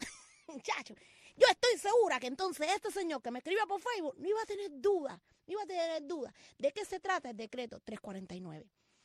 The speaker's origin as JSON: {"language": "Spanish", "town": "Boyo Manso", "region": "Holguín", "country": "Cuba", "tie": "born or raised there", "said": "yo soy cubana y porque desde mi pueblito allí en Holguín, mi pueblito Boyo Manso"}